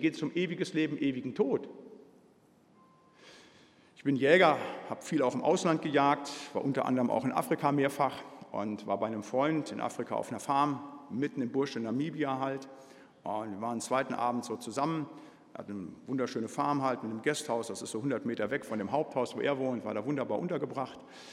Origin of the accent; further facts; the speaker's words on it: Bremen, Germany; aber ich komme ja aus Bremen halt. Aus der freien und Hansestadt Bremen.